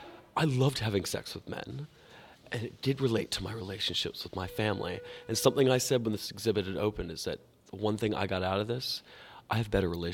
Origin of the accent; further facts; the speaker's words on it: the South, United States; I'm from the South, too, and I have helped birth a few cattle in my day.